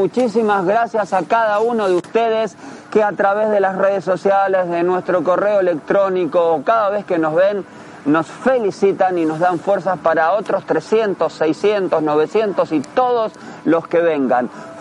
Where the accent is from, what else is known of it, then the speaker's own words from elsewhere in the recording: Bahía Blanca, Buenos Aires Province, Argentina; en Bahía Blanca, en la provincia de Buenos Aires, en mi ciudad natal, allí en Argentina.